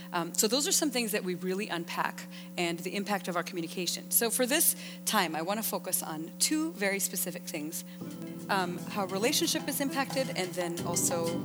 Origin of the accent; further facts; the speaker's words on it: Canada; also born or lived in India; now in United States; Because I was born in India. I grew up in Canada from the age of 5, and then I met and married my husband and live in the U.S.